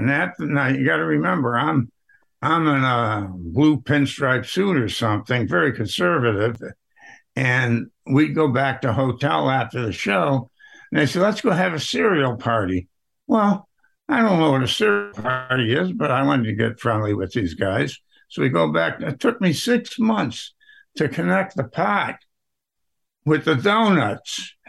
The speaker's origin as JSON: {"language": "English", "town": "Rochester", "region": "New York", "country": "United States", "said": "and I was from Rochester."}